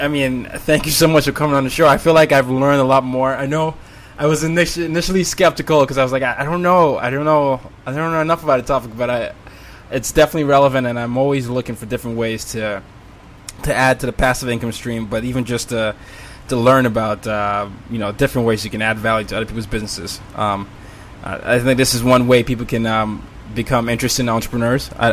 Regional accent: Nigeria; you know, I'm Nigerian

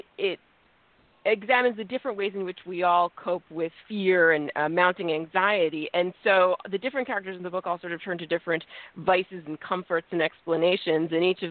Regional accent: Vermont, United States; CNN had live footage of my hometown in southern Vermont with a river of water flooding through it.

